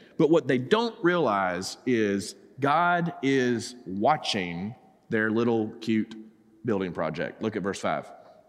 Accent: Georgia, United States; I grew up in South Georgia, trust me.

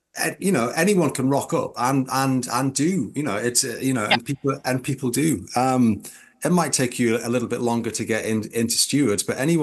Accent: North East England, United Kingdom; I'm from Northumbria

